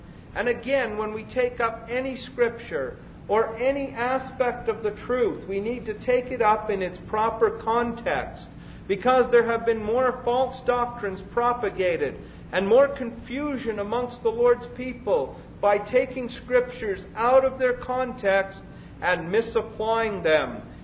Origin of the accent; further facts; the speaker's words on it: Canada; they always ask me my citizenship, and I say I'm a Canadian.